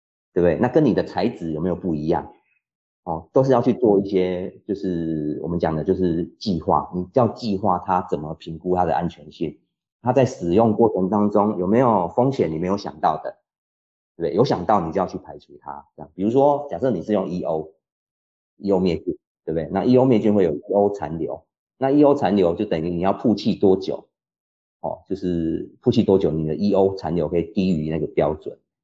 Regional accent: Taiwan; 其实那个逻辑是我们台湾人，比如说台湾人就是受到什么检验

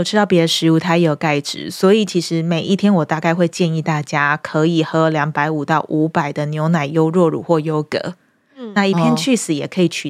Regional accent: Pingtung County, Taiwan; now in Taipei, Taiwan; 大家知道我是屏东人，我刚从屏东到台北的时候，我非常惊讶，

